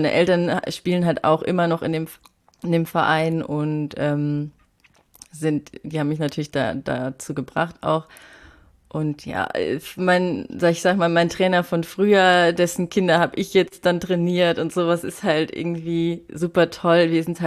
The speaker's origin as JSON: {"language": "German", "region": "Saarland", "country": "Germany"}